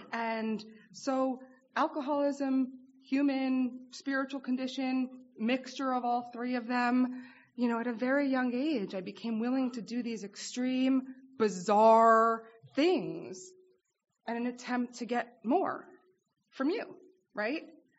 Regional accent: New York City, New York, United States; I grew up in New York City.

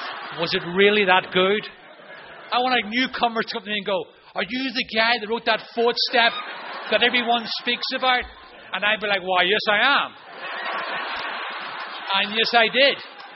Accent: Ireland; because I'm Irish and stoic, and I didn't want to tell anybody anything

